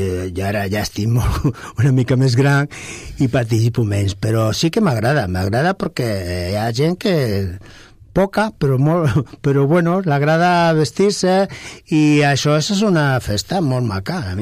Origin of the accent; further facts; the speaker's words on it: Andalusia, Spain; now in Catalonia, Spain; Jo sóc andalús, o sigui, sóc un andalús, com ho diu sempre, un andalús català, ara sóc més català perquè porto aquí ja 60 anys, quasi, i 59 o 58